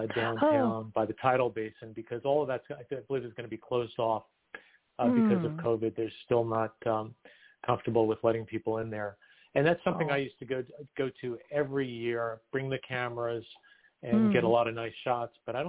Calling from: Rockville, Maryland, United States; But I'm calling in from our home in Rockville, Maryland.

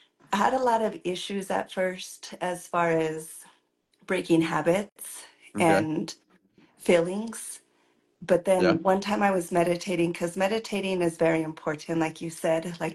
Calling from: Salt Lake City, Utah, United States; Utah, Salt Lake City.

